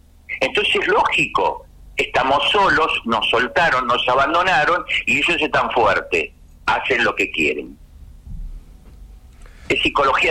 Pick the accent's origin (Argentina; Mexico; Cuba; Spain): Argentina; Considero que lo que sucedió acá es una programación de robots biológicos que somos nosotros los argentinos.